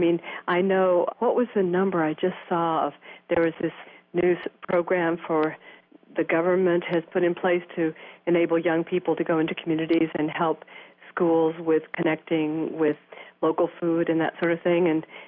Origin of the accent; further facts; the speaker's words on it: Texas, United States; I mean, you know, I grew up in Texas in the 50s where, you know, women were not particularly encouraged to be leaders